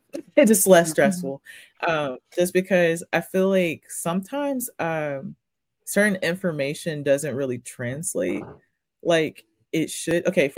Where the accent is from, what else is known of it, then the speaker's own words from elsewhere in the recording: Memphis, Tennessee, United States; So it's funny because I'm from Memphis